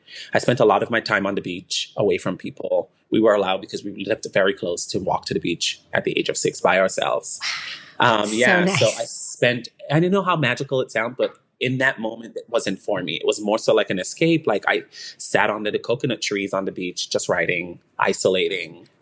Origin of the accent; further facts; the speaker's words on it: St. Vincent & Grenadines; But I'm from the Caribbean. I'm from St. Vincent, very small island of 100,000 plus people. You can literally walk the island within 2 hours, the whole entire island.